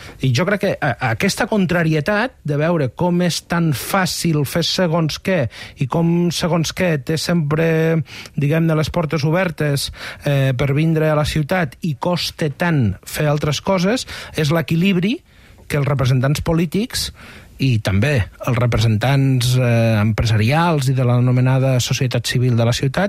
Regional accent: L'Albi, Catalonia, Spain; jo quan he d'anar al meu poble, a l'Albi, tinc al poble del costat només tres trens.

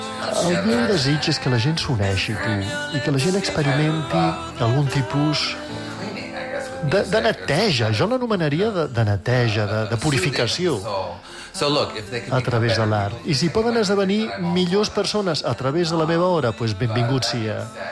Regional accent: Canada; Catalan is a second language; also born or lived in United States; jo vaig néixer als Estats Units, vaig ser criat al Canadà i em sento molt connectat amb dos els països.

